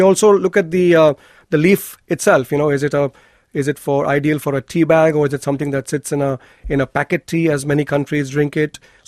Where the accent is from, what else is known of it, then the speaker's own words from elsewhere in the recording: Mumbai, Maharashtra, India; So I'm from India. I was born and brought up in Bombay, which is an urban city. But having said that, yes, I've spent time in the northern part of the country, the southern part of the country